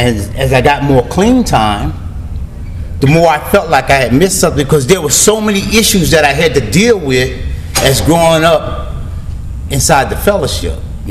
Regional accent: Bronx, New York, United States; A little background on me. I grew up in the Bronx, New York. I'm 64 years old.

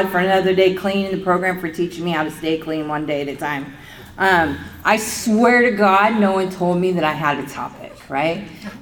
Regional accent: Oregon, United States; So I'm from Oregon. I grew up in Oregon.

